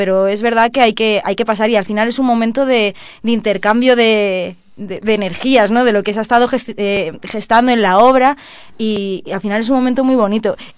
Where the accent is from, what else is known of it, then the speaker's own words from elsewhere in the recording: Madrid, Community of Madrid, Spain; Moratalaz, que es de donde soy yo.